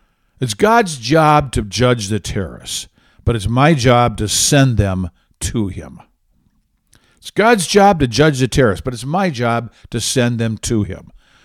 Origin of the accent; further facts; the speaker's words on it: Michigan, United States; a song I love by … from my home state of Michigan.